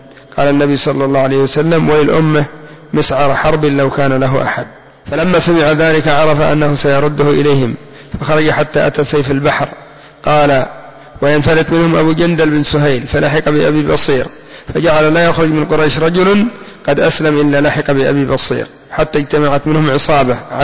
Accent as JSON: {"language": "Arabic", "country": "Yemen", "said": "يعني خلاص، كما يقولون عندنا في اليمن، من أجلي، خليه من أجلي."}